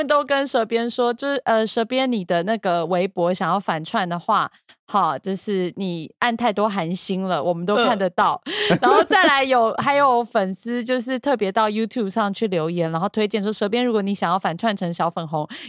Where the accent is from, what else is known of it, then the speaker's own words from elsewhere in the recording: Taiwan; 不是，我台湾人